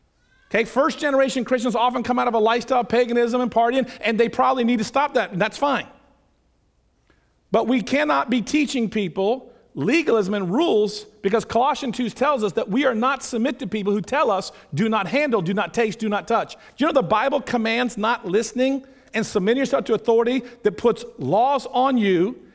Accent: Pennsylvania, United States; now in California, United States; And we go in, and our family, we come from Pennsylvania, where things are a little bit more strict, let's say. Now we're in California.

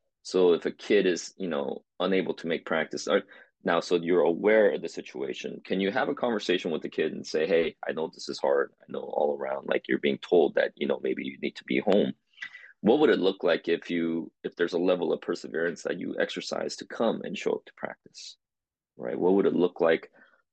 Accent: Springfield, Oregon, United States; moved away as an adult; I grew up in Springfield High School, where the socioeconomic status is, closer to those, school in the lower end of the, economic, disparities.

